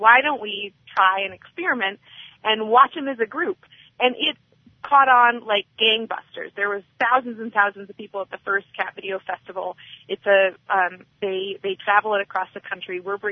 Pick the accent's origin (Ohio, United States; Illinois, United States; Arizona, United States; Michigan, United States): Michigan, United States; Ann Arbor; she's exhibited across the country, including my hometown of Ann Arbor.